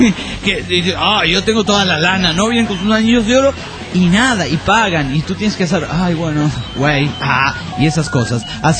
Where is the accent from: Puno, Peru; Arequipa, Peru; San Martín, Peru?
Arequipa, Peru; Hola, ¿qué tal? … de Arequipa.